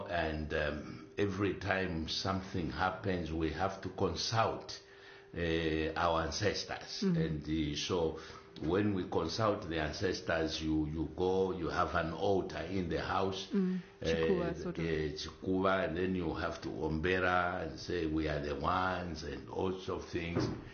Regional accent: Zambia; My dad divorced my mother when I was 3 months old. Mm-hmm. And so we ended up growing up in Zambia.

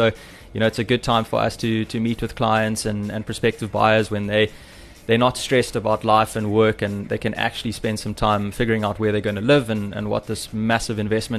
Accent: South Africa; obviously, as a South African, everyone loves to braai and enjoy that outdoor space.

